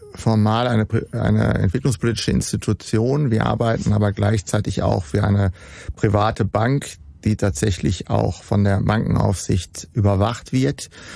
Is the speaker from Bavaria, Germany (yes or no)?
no; Dortmund, North Rhine-Westphalia, Germany; born there; now in Cologne, Germany; ich bin vor 62 Jahren in Dortmund geboren worden, habe Jura und Betriebswirtschaft studiert. Das wurde mir quasi in die Wiege gelegt. Mein Vater war Banker und ich lebe seit 27 Jahren in Köln